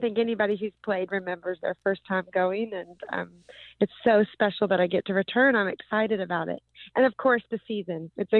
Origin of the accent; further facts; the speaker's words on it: Edmonds, Washington, United States; I grew up in Edmonds.